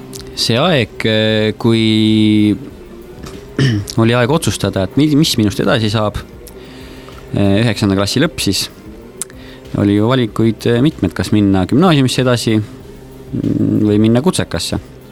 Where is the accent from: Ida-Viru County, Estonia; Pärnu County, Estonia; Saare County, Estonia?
Pärnu County, Estonia; Pärnu; olen täitsa siit Pärnust pärit. Sündinud, kasvanud, elanud, tööd teinud, õppinud